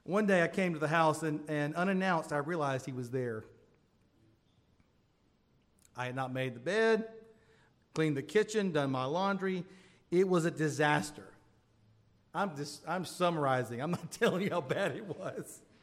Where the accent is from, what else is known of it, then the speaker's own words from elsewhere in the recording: Florida, United States; the church that I grew up in Florida